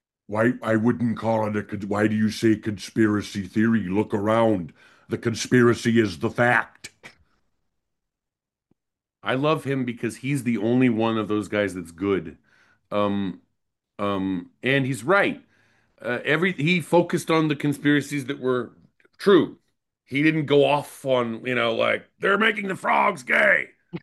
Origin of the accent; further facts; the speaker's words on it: Los Angeles, California, United States; accent: Georgia; also born or lived in Atlanta, Georgia; Well, I grew up in Atlanta, Georgia, but we moved to Los Angeles, California, right before I turned 10 years old. And so, I went through puberty in California. So when I moved to California, I had like a little Georgia accent, and it just like went away